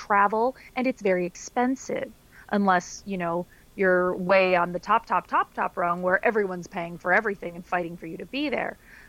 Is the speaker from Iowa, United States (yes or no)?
no; Denver, Colorado, United States; I grew up in Denver. We didn't have one. We had Starfest, but we didn't have Comic-Con.